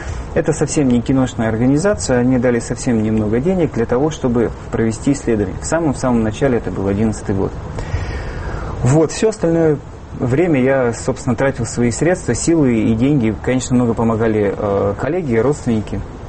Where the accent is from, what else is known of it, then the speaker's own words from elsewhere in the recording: Perm, Perm Krai, Russia; отчасти потому, что я вырос в Перми